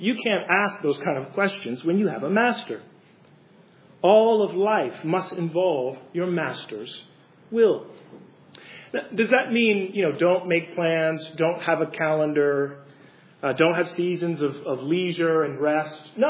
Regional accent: New Jersey, United States; I'm from New Jersey.

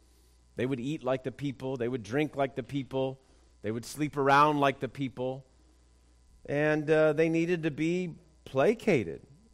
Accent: West Coast, United States; I'm really from the West Coast, so I just play a Southerner on TV.

